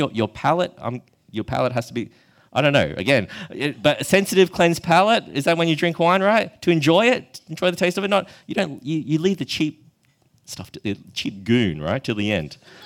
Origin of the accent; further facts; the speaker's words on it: Australia; born there; I'm Australian born, but As you can see, my ethnic background is Chinese.